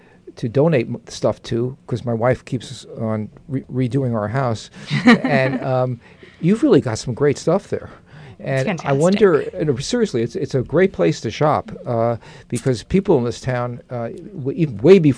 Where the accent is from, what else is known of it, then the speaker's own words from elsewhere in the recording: New York, United States; accent: New York; because it took me so long to lose my New York accent that I just don't want to start all over again.